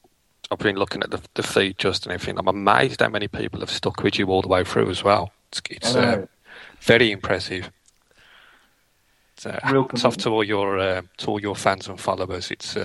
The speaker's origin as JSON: {"language": "English", "region": "England", "country": "United Kingdom", "said": "from England, and I've been quite active"}